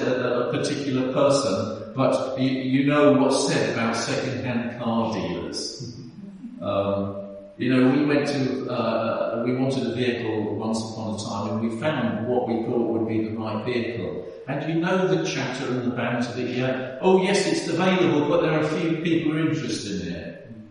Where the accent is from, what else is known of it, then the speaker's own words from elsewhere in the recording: Germany; first language German; English is a second language; I grew up in Germany. German was my first language